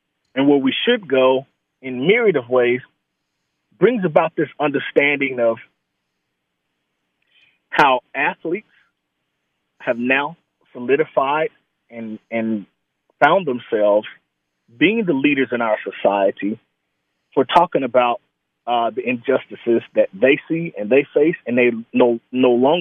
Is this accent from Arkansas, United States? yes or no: yes; Pine Bluff, Arkansas, United States; So I grew up in the rural South. Grew up in a small city called Pine Bluff, Arkansas, predominantly Black city, about 30 minutes south of the capital of Little Rock.